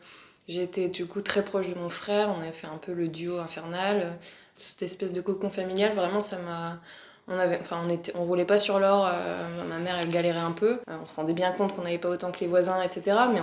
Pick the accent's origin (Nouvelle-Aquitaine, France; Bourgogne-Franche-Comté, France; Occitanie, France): Bourgogne-Franche-Comté, France; Beaufort; moved away as an adult; Alors, je suis une jurassienne, une pure jurassienne. Donc, je suis née dans le Jura et j'ai grandi dans le Jura jusqu'à mes 18 ans. Le nom du village où j'ai grandi, c'est Beaufort.